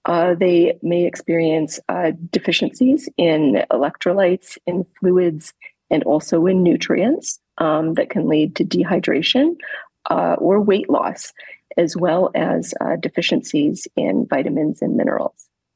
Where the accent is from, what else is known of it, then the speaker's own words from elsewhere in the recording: Vancouver, British Columbia, Canada; now in United States; I grew up in Vancouver, Canada, did my medical education mostly in Canada, and then came to the U.S. for fellowship.